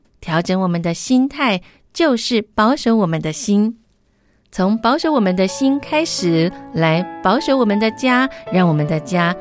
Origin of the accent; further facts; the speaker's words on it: China; 很多时候我们中国人的父母亲啊，我们常常会爱之深责之切